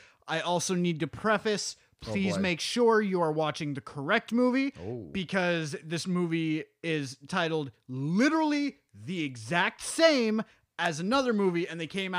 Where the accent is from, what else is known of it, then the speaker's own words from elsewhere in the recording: Orlando, Florida, United States; We're two weirdos from Orlando.